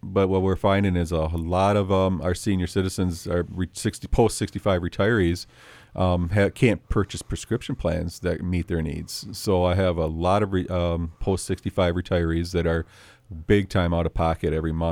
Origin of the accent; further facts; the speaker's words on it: Oregon, Wisconsin, United States; Since I've been 18, I grew up in Oregon, Wisconsin.